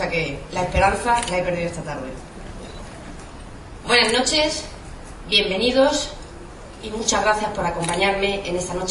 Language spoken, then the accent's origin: Spanish; Totana, Region of Murcia, Spain; seguir trabajando por Totana. Ilusión porque se me permite trabajar por mi tierra, por mi gente.